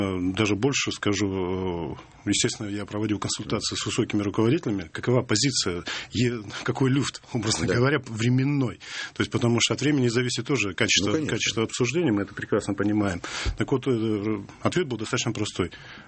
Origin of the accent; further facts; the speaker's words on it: Chelyabinsk, Chelyabinsk Oblast, Russia; born there; Я родился в Челябинске, закончил политехнический институт, отучился в высших курсах КГБ в городе Тбилиси, 1.5 года жил в Тбилиси